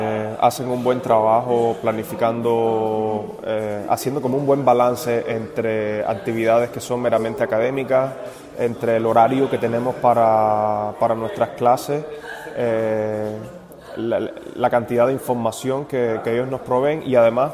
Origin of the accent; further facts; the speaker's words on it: Cuba; como yo provengo de Cuba